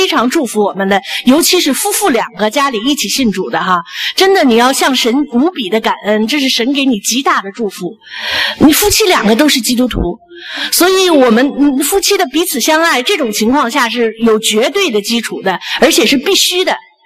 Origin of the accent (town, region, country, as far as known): China